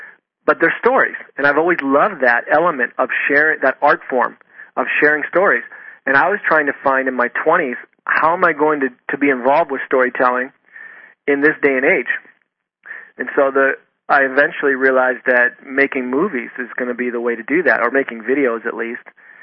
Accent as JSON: {"language": "English", "region": "East Coast", "country": "United States", "lives_now": "US West Coast", "said": "I'm from the East Coast, but I'm on the West Coast now."}